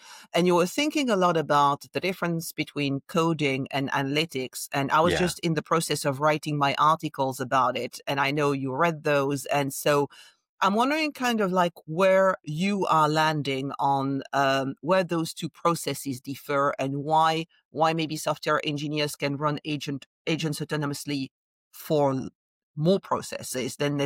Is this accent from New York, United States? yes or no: yes; New York, United States; Gotta do that, you know, as a New Yorker.